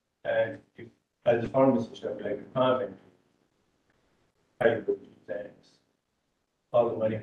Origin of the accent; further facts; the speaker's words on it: Sydney, New South Wales, Australia; I'm from Sydney.